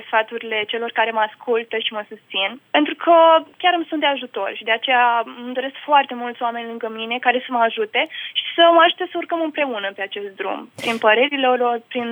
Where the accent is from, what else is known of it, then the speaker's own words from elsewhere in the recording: Moldavia, Romania; Am zis că dacă sunt moldoveancă, vreau să merg pe limba